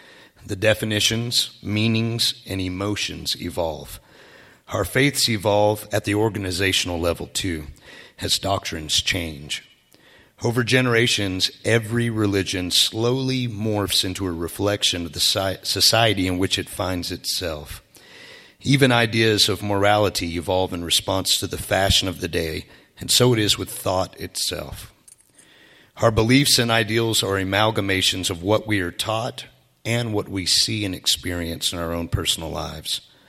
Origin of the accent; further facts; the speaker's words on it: Georgia, United States; I was raised in Georgia by people who lived by this sense of honor. But growing up on a beautiful farm in the foothills of the Appalachian Mountains on old native land